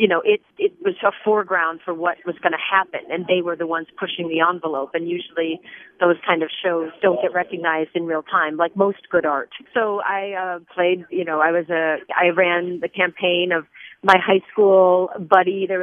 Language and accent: English; United States; as an American actress, I always had to do, you know, standard British accents